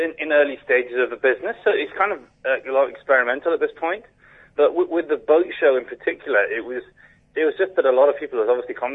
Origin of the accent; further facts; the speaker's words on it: Kenya; Kenya. I was brought up in Kenya.